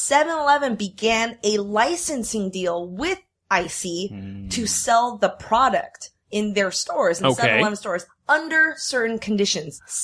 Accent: Taiwan; I grew up in Taiwan, but I'm sure we all shared the same childhood experience of drinking

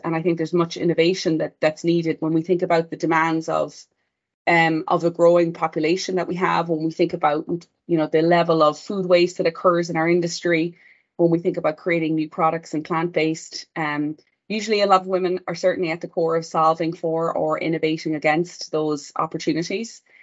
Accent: west of Ireland, Ireland; moved away as an adult; now in United States; But I grew up on a farm in the west coast of Ireland

